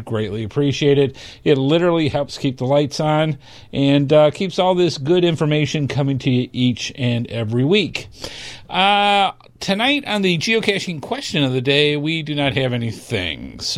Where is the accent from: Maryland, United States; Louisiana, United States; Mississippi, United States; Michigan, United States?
Michigan, United States; Now, I grew up in Michigan, so I'm familiar with with the cold weather and all.